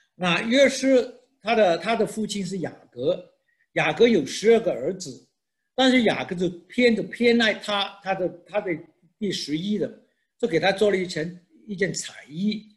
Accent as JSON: {"language": "Chinese", "country": "China", "said": "中国人因为这个忧患意识很重，因为中国过去历史里面很多都是很多很惨痛的历史了。"}